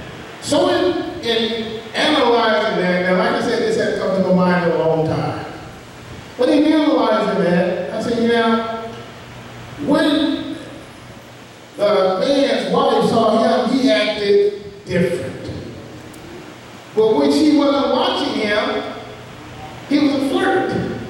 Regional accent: Georgia, United States; I'm from Georgia, but I don't think like that, all right?

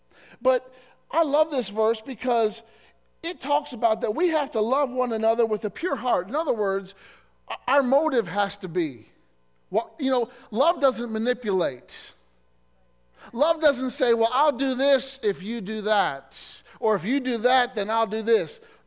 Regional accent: Illinois, United States; You know, one time in Illinois, my hometown

